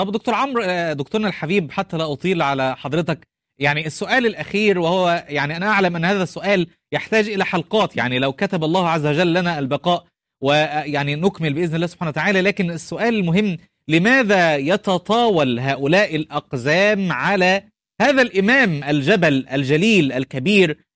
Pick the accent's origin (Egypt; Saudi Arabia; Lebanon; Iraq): Egypt; Upper Egypt; عندنا في الصعيد